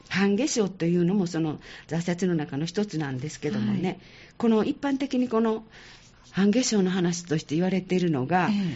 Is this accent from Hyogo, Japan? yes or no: yes; Sanda, Hyogo, Japan; かつての、三田、私の実家もそうだったんですけども、冬に麦を植えます、それから夏に稲、いわゆる二毛作ですね